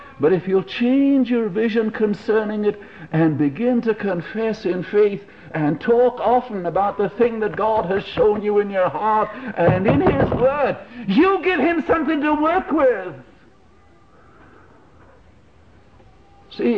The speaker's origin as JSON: {"language": "English", "region": "England", "country": "United Kingdom", "first_language": "English", "said": "Some of my friends have told me that it's obvious that I'm English even before I open my mouth."}